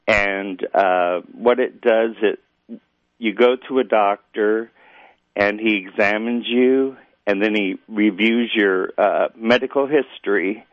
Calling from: Marionville, Missouri, United States; Marionville, Missouri.

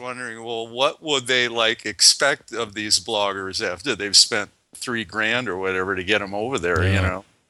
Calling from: Bloomington, United States; I'm calling from Bloomington, not Frankfurt.

